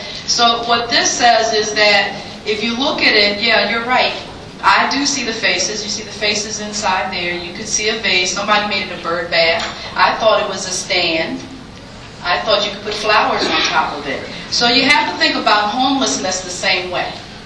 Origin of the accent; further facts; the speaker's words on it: New York City, New York, United States; I'm originally from New York as well, and I remember the homeless being folks on the Bowery.